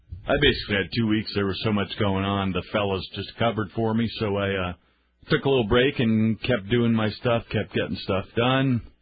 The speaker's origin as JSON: {"language": "English", "region": "Arizona", "country": "United States", "said": "Well, I'm from Arizona."}